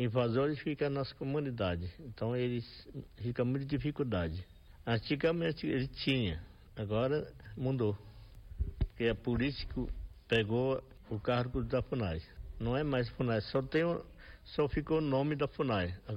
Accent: Brazil; entrou na minha terra Yanomami

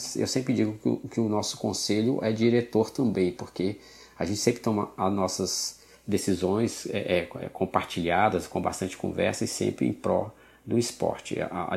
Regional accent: Northeast Region, Brazil; Eu, como sou aqui do Nordeste, sempre corri aqui no Nordeste

